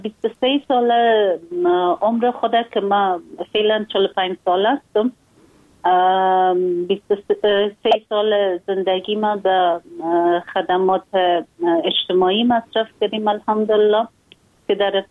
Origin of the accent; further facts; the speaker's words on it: Afghanistan; ما یک خانم مسلمان هستم، از افغانستان هستم